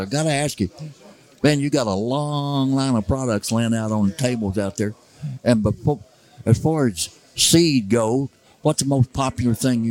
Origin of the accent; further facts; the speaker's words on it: East Prairie, Missouri, United States; I was born and raised in East Prairie.